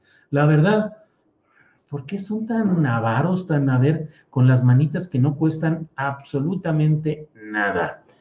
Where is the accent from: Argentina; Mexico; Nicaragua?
Mexico; San Luis Potosí; now in Mexico City, Mexico; cuando yo llegué de San Luis Potosí a la Ciudad de México